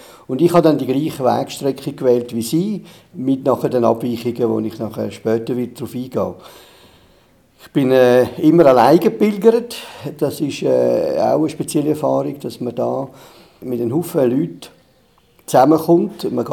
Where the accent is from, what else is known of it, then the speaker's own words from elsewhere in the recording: Zürich, Zurich, Switzerland; Ich bin in Zürich aufgewachsen